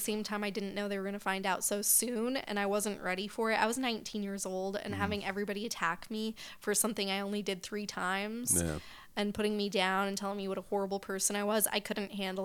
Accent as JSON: {"language": "English", "region": "Colorado", "country": "United States", "said": "Colorado."}